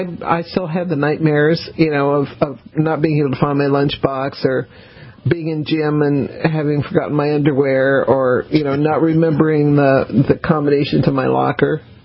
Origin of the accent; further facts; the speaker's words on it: Colorado, United States; Although, you know, growing up in Colorado, that was not necessarily outside the realms of possibility.